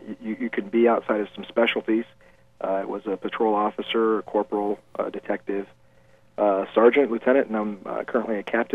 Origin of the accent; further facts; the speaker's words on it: Spokane, Washington, United States; I grew up here in Deer Park in Spokane. Spent a few years in the military in the intelligence field.